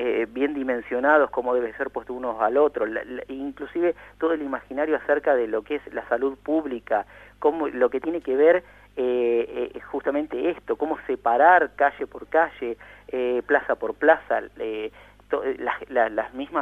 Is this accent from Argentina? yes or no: yes; Argentina; en nosotros como argentinos, como un país que tiene una gran porción de la cordillera andina dentro de su territorio